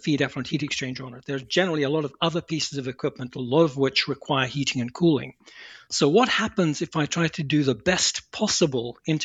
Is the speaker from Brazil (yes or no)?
no; Zimbabwe; moved away as an adult; also born or lived in England; So going back to the very beginning, I was born in Africa, what is now Zimbabwe, although back then it was Rhodesia. I went through high school there and then moved to England to the University of Cambridge